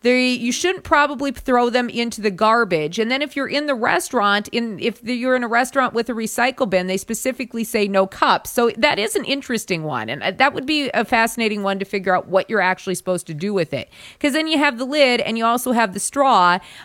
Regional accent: South Dakota, United States; In South Dakota, my home state

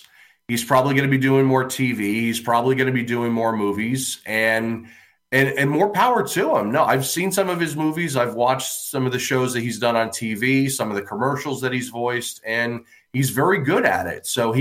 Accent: New Jersey, United States; moved away as an adult; I'm an East Coast guy originally. I grew up in New Jersey, lived out there for 20 years before I moved to Wisconsin.

